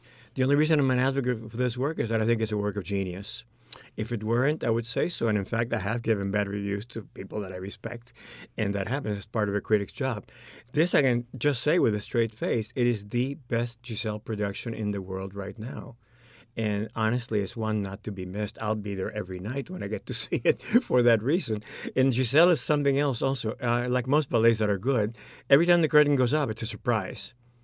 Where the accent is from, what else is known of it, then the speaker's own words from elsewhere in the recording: Cuba; accent: Cuban; English is a second language; I think my mother danced in the company, so I grew up with them, and I grew up in Cuba. I'm Cuban, thus my accent